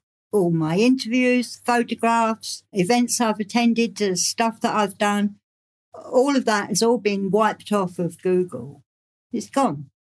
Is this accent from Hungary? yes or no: no; London, United Kingdom; I'm a woman from London who worked in the City of London and found out at a very early age what's really going on.